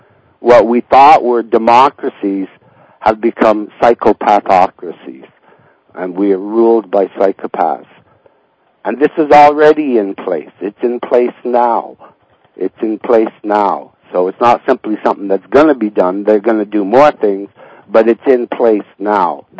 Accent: Canada; I guess I'm saying in a way, as a Canadian, I always grew up like buying into that great fantasy of the American dream

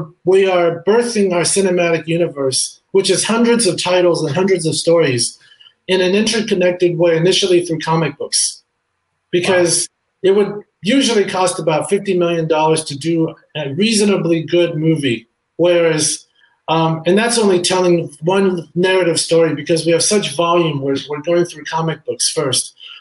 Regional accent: Hollywood, California, United States; Even though I grew up in Hollywood and I lived the life of the average American kid

